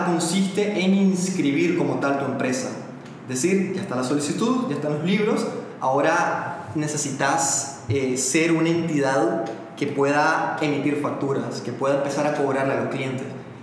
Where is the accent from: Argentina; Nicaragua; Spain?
Nicaragua; Carazo; Yo soy de Carazo, sin embargo saqué la empresa en Managua, porque aquí quedaba la oficina